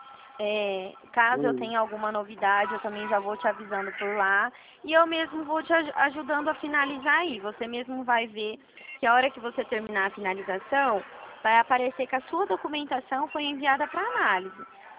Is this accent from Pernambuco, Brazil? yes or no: no; Dracena, São Paulo, Brazil; eu sou aqui de Dracena.